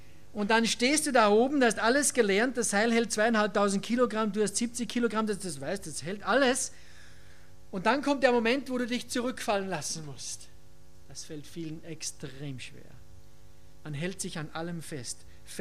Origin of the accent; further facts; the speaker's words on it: Austria; Und es war extrem schwer, denn ich liebe meine Heimat, die Berge.